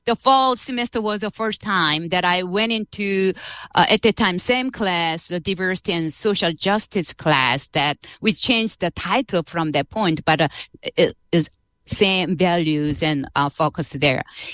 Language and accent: English; Seoul, South Korea; moved away; I came originally from South Korea. I was born and raised in Seoul, South Korea.